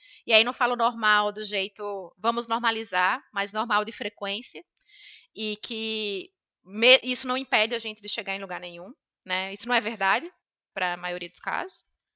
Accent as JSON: {"language": "Portuguese", "region": "Pernambuco", "country": "Brazil", "said": "Eu sou do interior de Pernambuco"}